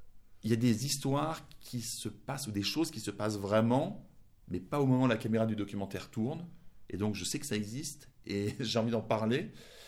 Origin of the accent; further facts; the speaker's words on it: France; also born or lived in Germany; Moi, je suis allemand, j'ai grandi en France, donc je suis toujours un peu un étranger, même si ça fait longtemps maintenant que je suis en France.